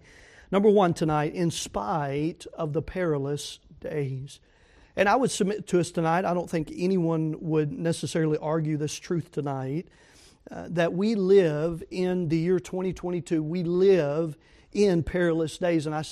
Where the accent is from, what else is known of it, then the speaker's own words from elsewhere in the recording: Tennessee, United States; But that's just me, I'm from Tennessee.